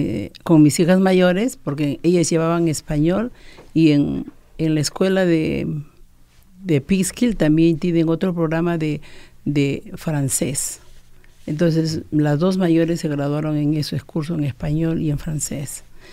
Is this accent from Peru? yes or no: yes; Peru; moved away; Bueno, yo soy peruana.